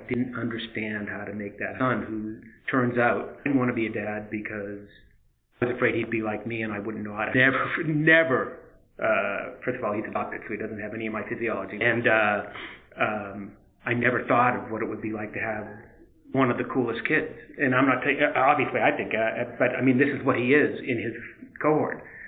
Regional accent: Massachusetts, United States; I grew up in Massachusetts, and I met her at a meeting in Fort Lauderdale.

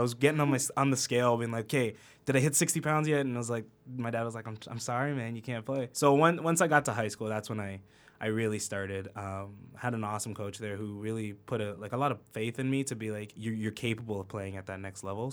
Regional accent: Cambridge, Ontario, Canada; So I'd say I'm from Cambridge. So yeah, I'm proud to rep it.

